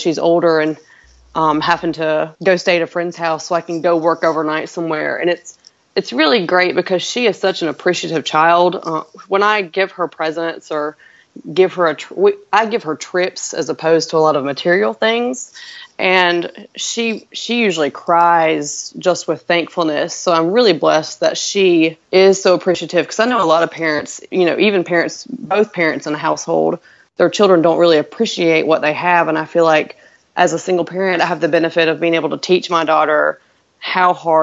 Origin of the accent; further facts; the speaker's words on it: Kansas, United States; now in South Carolina, United States; very conservative area, which is a little different where I grew up in Kansas. It was not as conservative.